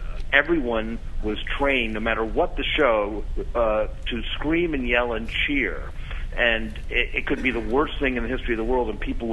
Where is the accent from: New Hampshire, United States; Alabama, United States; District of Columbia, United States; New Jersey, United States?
District of Columbia, United States; Washington; I grew up in Washington, D.C., as a kid in love with the theater